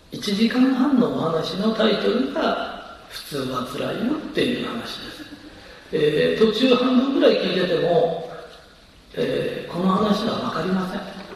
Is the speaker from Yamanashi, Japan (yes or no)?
no; Tokyo, Japan; born there; 私東京生まれって言うんですけど、市と市が言えないんです。